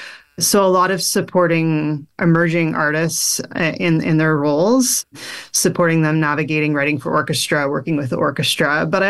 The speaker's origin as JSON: {"language": "English", "town": "Toronto", "region": "Ontario", "country": "Canada", "tie": "born or raised there", "said": "Well, I grew up in Toronto. Moved to Toronto when I was quite young."}